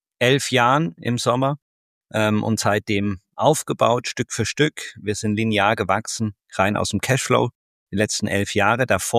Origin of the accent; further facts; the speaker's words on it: Freiburg, Baden-Württemberg, Germany; also born or lived in Bayreuth; Ich komme ursprünglich aus Freiburg, also bin dann nach Bayreuth und dann in Jakarta